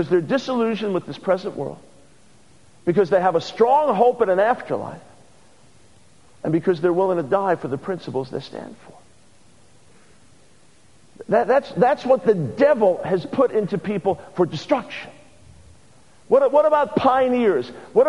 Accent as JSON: {"language": "English", "country": "United States", "said": "before God because I'm a rich American."}